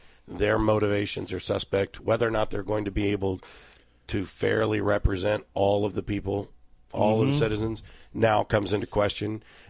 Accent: Texas, United States; We are from Texas, after all.

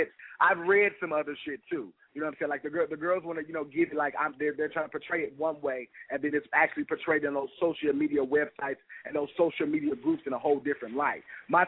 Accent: Midwest, United States; I'm from the Midwest.

